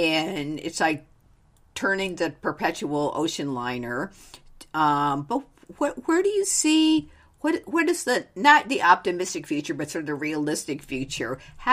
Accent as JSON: {"language": "English", "region": "Connecticut", "country": "United States", "tie": "born or raised there", "said": "I grew up outside of Hartford."}